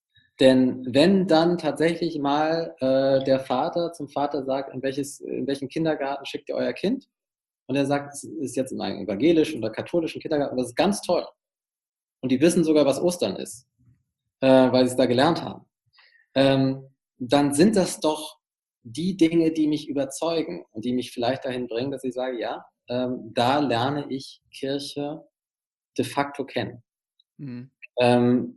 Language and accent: German; Hamburg, Germany; Also ich bin ja aus Hamburg